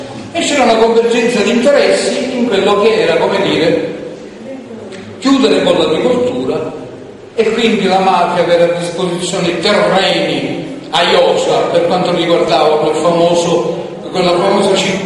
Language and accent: Italian; Bagheria, Sicily, Italy; l'agheria, il mio paese me ne dà lo spunto per questa cosa